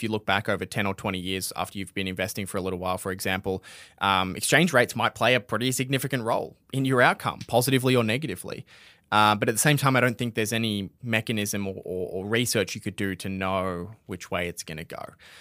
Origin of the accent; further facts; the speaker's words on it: Australia; we're Australian, so you're probably earning your income in Australian dollars